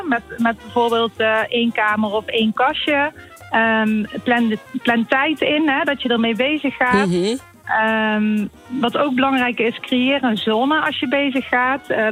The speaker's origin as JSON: {"language": "Dutch", "town": "Geldrop", "region": "North Brabant", "country": "Netherlands", "said": "Ik kom uit Gelderop."}